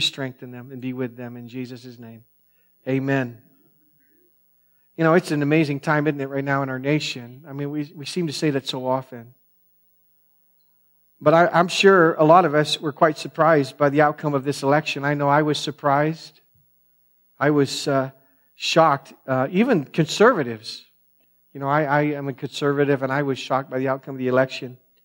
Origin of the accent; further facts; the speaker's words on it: United States; First and foremost, I'm a Christian long before I'm an American.